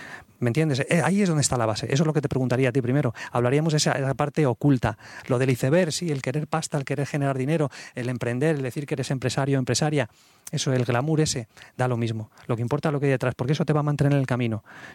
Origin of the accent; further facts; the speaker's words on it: Paris, Île-de-France, France; yo pasé una etapa preciosa viviendo en París, donde me crié allí, estuve en el Instituto Francés, y allí pasé mucho tiempo.